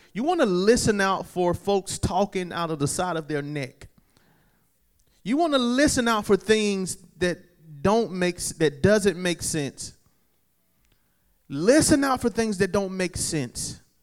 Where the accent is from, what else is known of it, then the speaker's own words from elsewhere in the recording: China; English is a second language; I did not grow up like that. I grew up in China.